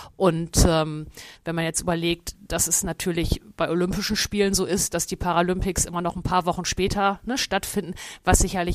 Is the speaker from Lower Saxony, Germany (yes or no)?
yes; Löningen, Lower Saxony, Germany; Rollstuhltennis kannte ich damals nicht, ne, in diesem kleinen Ort in Löning, wo ich herkomme.